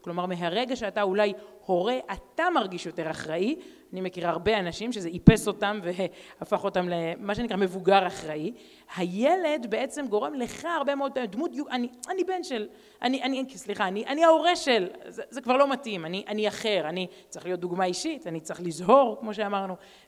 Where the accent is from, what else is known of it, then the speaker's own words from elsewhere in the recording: Texas, United States; moved away as an adult; now in Israel; בגיל 18 עליתי לבד ממעמקי הגלות, מעיירה קטנה בטקסס, שם גדלתי בתור מסורתי לייט, לייט, לייט, לכל היותר, בין רבבות של גויים.